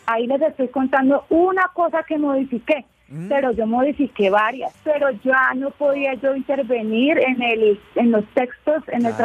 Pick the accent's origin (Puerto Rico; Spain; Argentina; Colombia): Colombia; accent: Colombian; Y yo lo hice con mi acento normal, o sea, como yo hablo colombiano normal